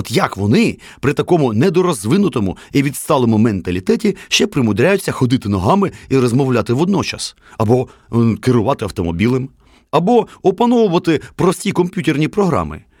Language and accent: Ukrainian; Kyiv, Ukraine; От я народився і виріс у Києві.